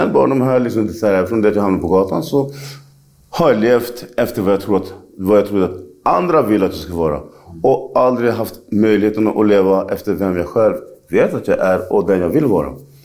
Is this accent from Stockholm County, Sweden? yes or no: yes; Stockholm, Stockholm County, Sweden; jag är framförallt stockholmare, vi lever i vår lilla bubbla som svensk och stockholmare